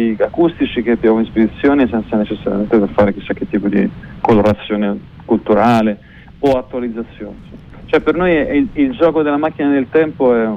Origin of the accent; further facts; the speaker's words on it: Ambra, Tuscany, Italy; siamo in Toscana, siamo nel mio paese di origine, Ambra